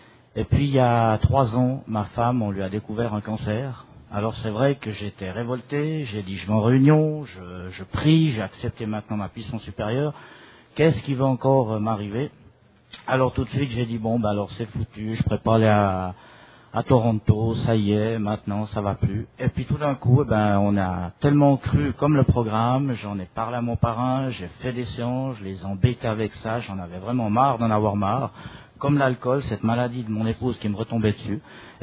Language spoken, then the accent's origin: French; Switzerland; Je suis de Suisse.